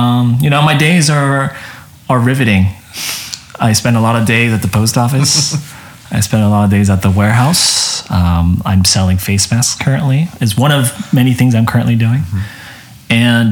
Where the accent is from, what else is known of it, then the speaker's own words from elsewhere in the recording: Torrance, California, United States; also born or lived in South Korea; I immigrated to Los Angeles, actually, when I was really young. So when I was six, I was born in Korea, and we moved to Torrance, California, which is in South Bay.